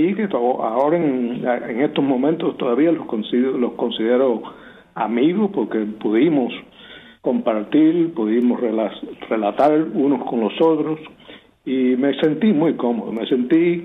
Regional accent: Cuba; como cubano le digo que los cubanos igual a los americanos.

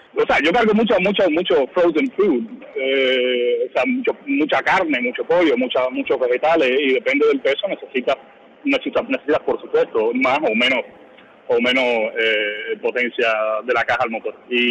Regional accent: Camagüey, Cuba; esas emisoras de mi provincia, porque yo vengo de Camagüey, ¿no?

